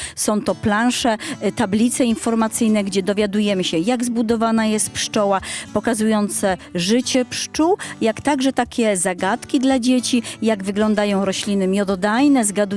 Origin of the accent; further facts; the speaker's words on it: Mielec, Subcarpathian Voivodeship, Poland; My w ogóle pochodzimy z Mielca, mieszkaliśmy całe życie w Mielcu. Został tam nasz dom, aczkolwiek stworzyliśmy tu drugi dom na wsi.